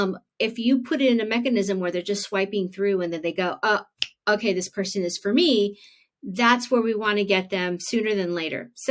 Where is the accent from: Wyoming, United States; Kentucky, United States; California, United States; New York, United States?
California, United States; Los Angeles; now in Auckland, New Zealand; I live in New Zealand. I am in Auckland, New Zealand. I'm originally from Los Angeles.